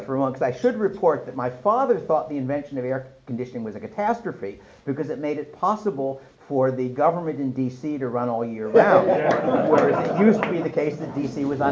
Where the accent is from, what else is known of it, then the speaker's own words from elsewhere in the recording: Chicago, Illinois, United States; I mean, I grew up in Chicago and I'd rather have it warmer, but not in the summer.